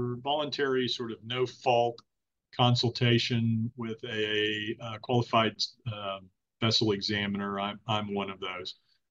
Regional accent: Texas, United States; which is our state boating regulatory agency here in my home state of Texas.

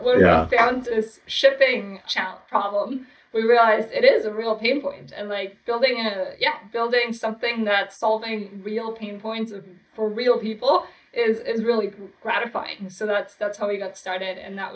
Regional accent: Germany; So I'm originally from Germany. I honestly have never been to Silicon Valley before until 2014. And I was working at a few different startups in Europe, in Berlin and in Zurich.

